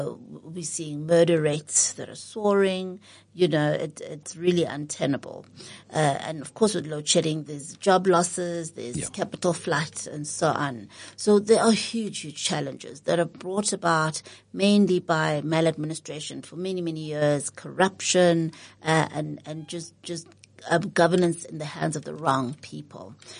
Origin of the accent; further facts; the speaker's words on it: South Africa; where I would like to see my country going as a South African.